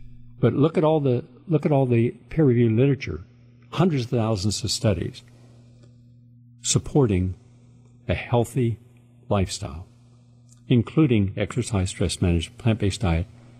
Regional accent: Parkersburg, West Virginia, United States; When I walked down the streets of my hometown of Parkersburg, West Virginia, when I went back last year to the reunion, everything had changed. My whole town had become a ghetto.

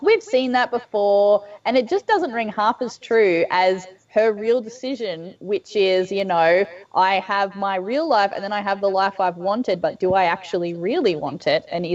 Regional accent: Australia; Like, I may not be from a southern small town, but I am from a very rural area as a kid

